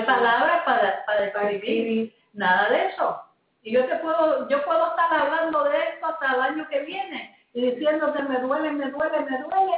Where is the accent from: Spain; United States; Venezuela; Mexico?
United States; New York; yo vengo de un lugar de Nueva York que es bien de gente pobre, de gente, todo el mundo trabajaba, pero todos nosotros nos estábamos muriendo de hambre.